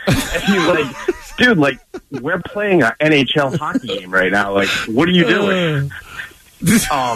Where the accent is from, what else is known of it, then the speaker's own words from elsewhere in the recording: Rhode Island, United States; I'm from Rhode Island, right?